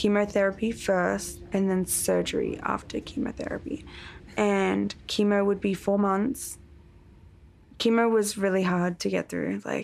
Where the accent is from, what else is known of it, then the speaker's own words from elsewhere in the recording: Brisbane, Queensland, Australia; I'm from Australia and Brisbane. I have 5 brothers and we all played basketball together.